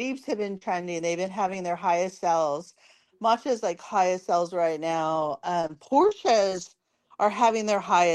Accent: California, United States; And growing up in California, like our thing

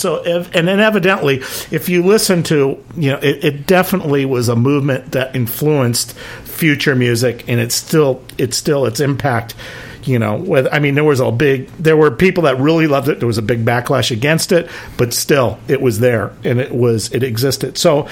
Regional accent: Whittier, California, United States; We grew up together in Whittier, and he's been playing guitar forever.

